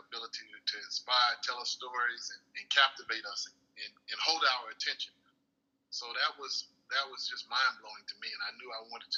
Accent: Montgomery, Alabama, United States; born there; I was born in Montgomery, Alabama, a little small town

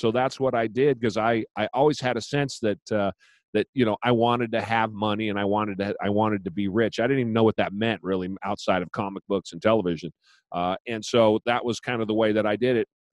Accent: Portland, Oregon, United States; I was born south of Portland, but I've been in Portland my entire life.

